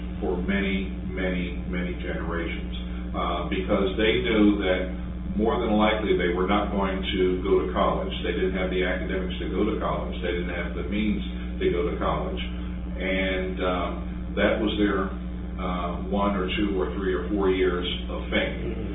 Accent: Media, Pennsylvania, United States; I grew up on the North Media side. There were African Americans on the South Media side, and different pockets.

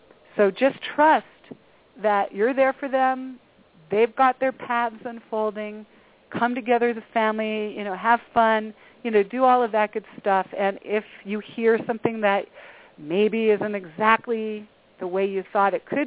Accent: Delaware, United States; I'm from Delaware originally.

